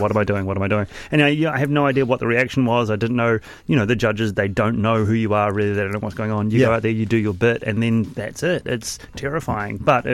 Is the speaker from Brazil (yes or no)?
no; New Zealand; I don't know their names because I'm from New Zealand.